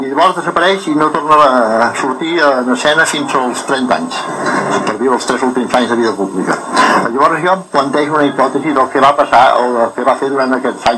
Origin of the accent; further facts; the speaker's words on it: Barcelona, Catalonia, Spain; aquest any justament em farà 20 i em trobo meravellosament bé, és a dir, soc barceloní però no enyoro Barcelona.